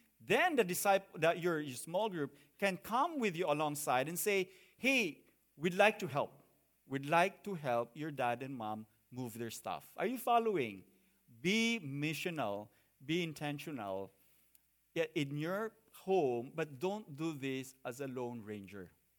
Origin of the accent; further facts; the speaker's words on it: Cagayan de Oro, Northern Mindanao, Philippines; I grew up in Cagayan